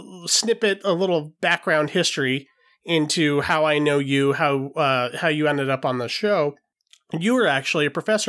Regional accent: Los Angeles, California, United States; from Los Angeles, California.

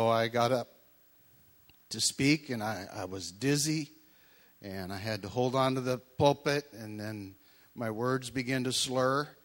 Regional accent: United States; now in Canada; Being an American, even though I do live in Canada, I'm a U.S. citizen

